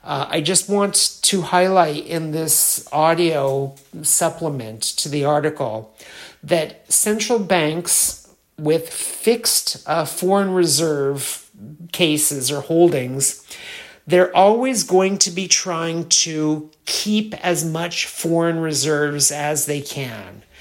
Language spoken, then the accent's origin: English; United States; As you hear, I'm American, so the value for me in US dollars is about 3 to 1.